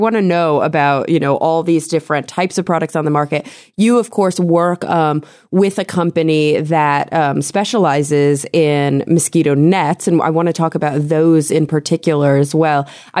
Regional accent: Texas, United States; when I was growing up in Texas in the South, where we have a horrible problem with mosquitoes

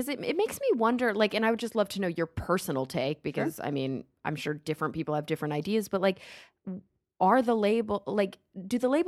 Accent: Plano, Texas, United States; It was like a little nice oasis away from where I grew up in Plano, which is pretty conservative.

